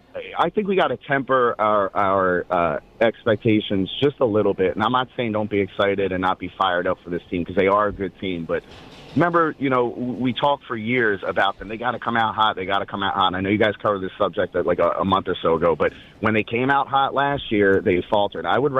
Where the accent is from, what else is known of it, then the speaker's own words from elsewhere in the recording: Australia; I don't know if you know this, but I'm an Australian kind of guy.